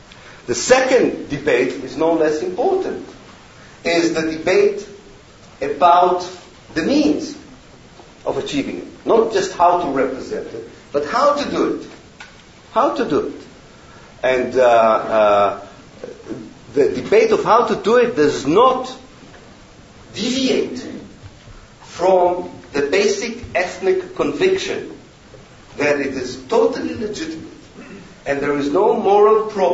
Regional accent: Haifa, Haifa District, Israel; It already, I think, reaches my hometown in Haifa almost.

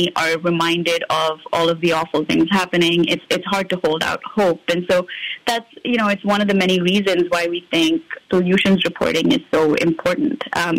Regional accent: India; I'm originally from India

